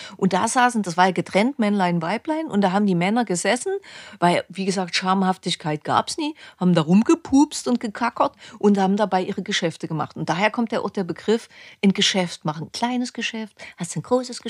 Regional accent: Dresden, Saxony, Germany; moved away; Ich bin mein ganzes Leben in Dresden geboren.

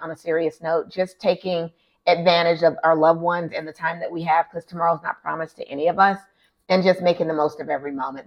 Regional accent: Louisiana, United States; I am truly originally from Louisiana. I'm that down home girl

